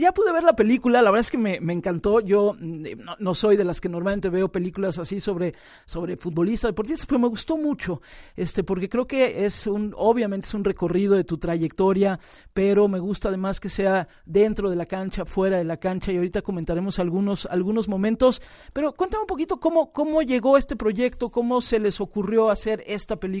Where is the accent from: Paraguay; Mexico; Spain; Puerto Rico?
Mexico; Zamora, Michoacán; born there; moved away; yo nací en donde nací, en Zamora, Michoacán, ahí estaba, pero pues un día me tengo que ir también de casa